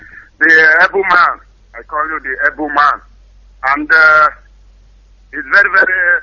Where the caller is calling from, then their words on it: Turin, Piedmont, Italy; I'm calling from Italy, from Torino.